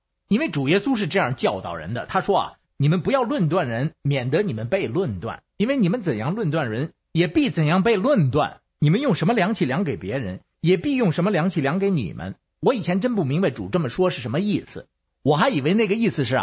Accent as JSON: {"language": "Chinese", "region": "Beijing", "country": "China"}